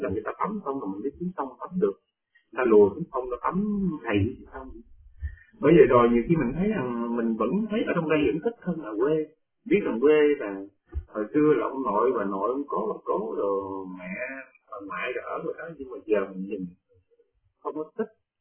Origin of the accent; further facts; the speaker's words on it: Central Vietnam, Vietnam; chúng tôi quê thì miền Trung